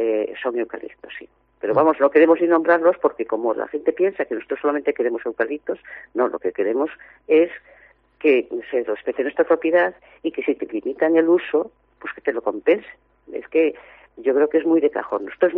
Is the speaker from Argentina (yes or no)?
no; Capela, Galicia, Spain; Nosotros por la zona de Capela, de donde soy yo, también tenemos uno a medio hacer